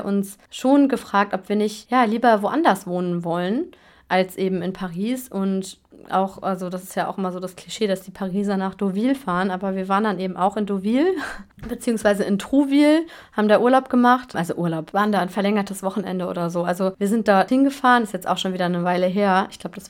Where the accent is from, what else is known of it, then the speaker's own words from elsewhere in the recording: North Rhine-Westphalia, Germany; now in France; Man kann mit dem Thales nach Nordrhein-Westfalen fahren, wo ich aufgewachsen bin.